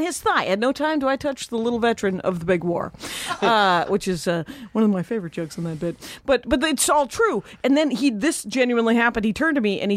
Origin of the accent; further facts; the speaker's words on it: Milwaukee, Wisconsin, United States; This is in Milwaukee. I grew up in Milwaukee.